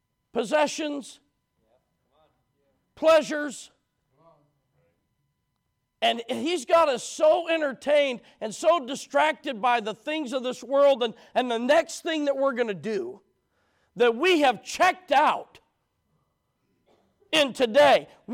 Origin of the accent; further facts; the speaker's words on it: Kentucky, United States; the church I grew up in Kentucky